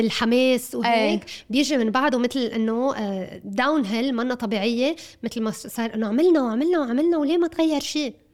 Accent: Lebanon; born there; نحن فلسطينية، فلسطينية الأصل. بس أنا خلقت بلبنان وبي خلق بلبنان، يعني أنا ست شوي عند اللهجة

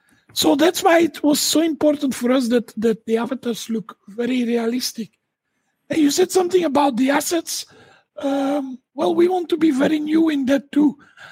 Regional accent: Dendermonde, Flanders, Belgium; I'm from Belgium, and I'm from a city called Dendermonde.

